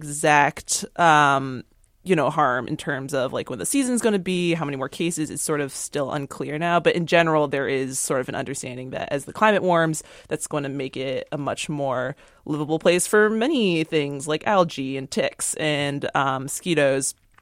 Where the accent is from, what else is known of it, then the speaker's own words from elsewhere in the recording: East Coast, United States; I thought it was interesting because I'm from the East Coast and Lyme disease is just sort of like an accepted part of life.